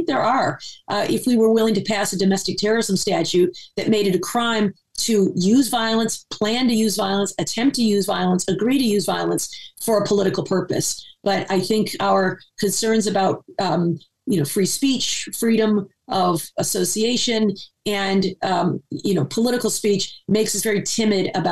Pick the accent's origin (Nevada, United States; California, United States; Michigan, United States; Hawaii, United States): Michigan, United States; one of the things we saw here in my home state of Michigan